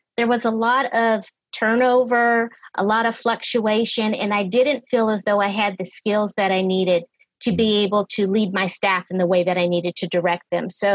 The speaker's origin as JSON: {"language": "English", "town": "Anchorage", "region": "Alaska", "country": "United States", "moved": "as an adult", "said": "I'm from California, living there now. Originally, I'm from Anchorage, Alaska."}